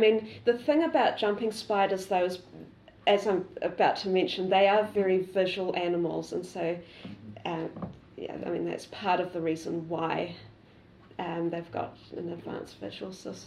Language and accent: English; Tauranga, Bay of Plenty, New Zealand; also born or lived in Kenya; I'm originally a New Zealander. I grew up in a place called Tauranga, and I can't resist showing a few photos. So this is my hometown